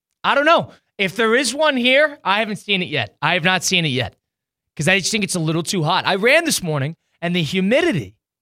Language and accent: English; Northeast, United States; now in Florida, United States; Where I'm from, and I grew up in the Northeast.